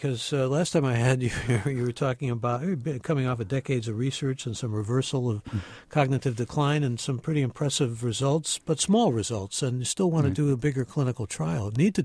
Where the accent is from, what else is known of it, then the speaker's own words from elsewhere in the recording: Cleveland, Ohio, United States; I'm from Cleveland.